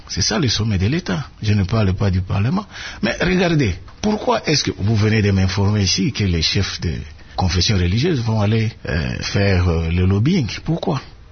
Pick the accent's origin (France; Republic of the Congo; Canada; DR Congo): DR Congo; en tant que Congolais